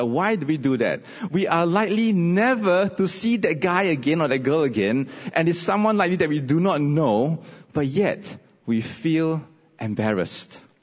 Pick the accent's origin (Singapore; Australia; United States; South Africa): Singapore; Tampines; I come from Tampines. That's where I stay. But I work in Bedok.